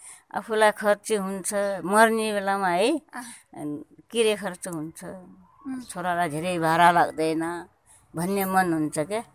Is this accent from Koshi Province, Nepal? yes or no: yes; Gaighat, Koshi Province, Nepal; born there; म जन्मेको के अरे, मेरो जन्मथलो त गाईघाट हो।